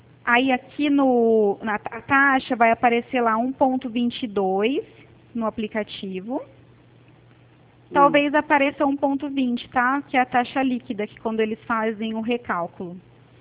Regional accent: São Paulo, Brazil; quando a gente troca assim de estado, né, que eu sou aqui de São Paulo, é muito diferente, né, o jeito de conversar, de falar, e eu sou um pouco acelerada mesmo.

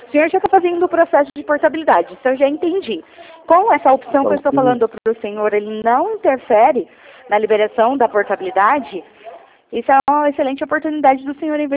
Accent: São Paulo, Brazil; Sim, sou de São Paulo.

